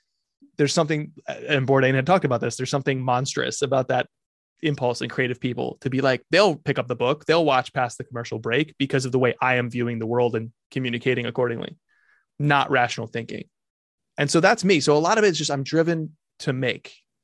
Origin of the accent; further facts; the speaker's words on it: Branford, Connecticut, United States; You know, I'd take them to my hometown where I grew up in Brantford, Connecticut.